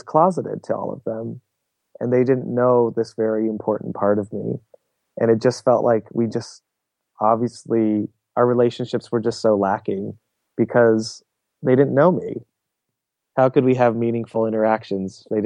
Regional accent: California, United States; I mean, I was from California, and I knew California was liberal, hippy-dippy, and there was no way that this would pass.

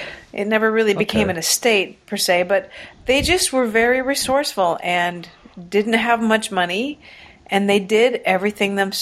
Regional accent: Washington, United States; I grew up in the foothills of the Cascade Mountains in Washington State.

